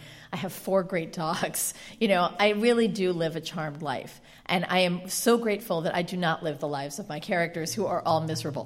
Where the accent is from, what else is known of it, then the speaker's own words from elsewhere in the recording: United States; things that I worry about as a wife, as a woman, as an American, as a mother